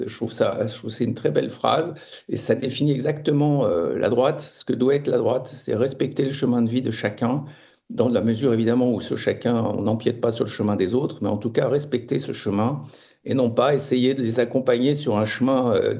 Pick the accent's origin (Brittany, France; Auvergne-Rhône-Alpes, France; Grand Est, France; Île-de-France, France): Île-de-France, France; Paris; born there; Je suis parisien de naissance, donc j'ai pris les transports en commun de nombreuses fois